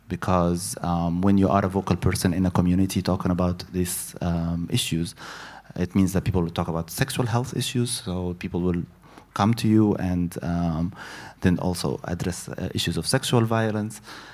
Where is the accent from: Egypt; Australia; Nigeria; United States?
Egypt; Upper Egypt; I went to a university to do my bachelor in my hometown, which is a small town in south of Egypt that is marginal by Egyptian standards.